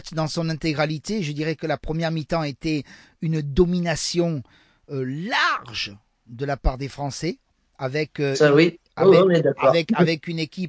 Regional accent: France; 2023, Coupe du Monde chez nous, en France.

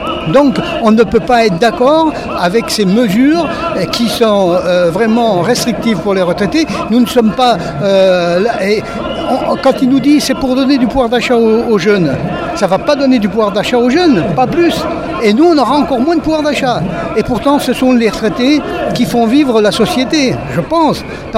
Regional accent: Auvergne-Rhône-Alpes, France; Alors, d'une part, on vient de la Drôme pour manifester

